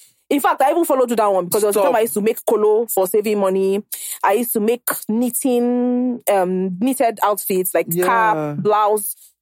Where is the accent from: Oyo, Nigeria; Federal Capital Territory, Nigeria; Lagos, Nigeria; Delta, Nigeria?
Lagos, Nigeria; Ajegunle; Well, growing up was not easy because I grew up in Ajegunle, and Ajegunle is not a place where you raise a child.